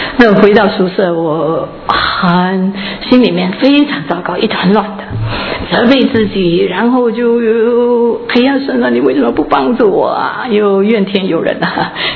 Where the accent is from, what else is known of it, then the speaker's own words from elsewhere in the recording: Hong Kong; moved away as an adult; now in United States; 我那个时候从香港来到美国，只是几年的功夫，在香港我有学英文